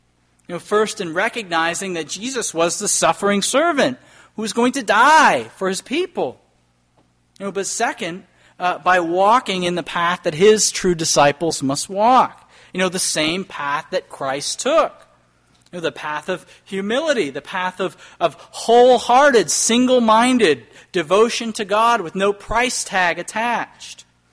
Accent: Portland, Maine, United States; the fact that she was from Portland, Maine, that's my hometown

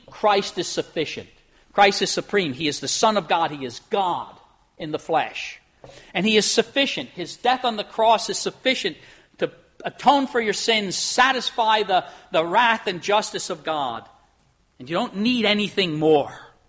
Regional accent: Northeast, United States; A lot of it's nostalgia, growing up in the Northeast with snow and, you know, our distinct seasons.

